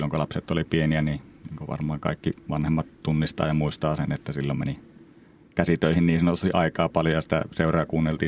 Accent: Ranua, Lapland, Finland; ollaan Ranualta kotoisin.

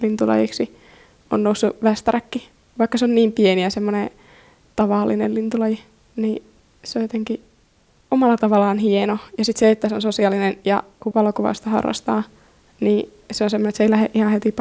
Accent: Nivala, North Ostrobothnia, Finland; Itse on Nivalasta, niin siellä saattaa ehkä olla vähän erilaisempaa lajia

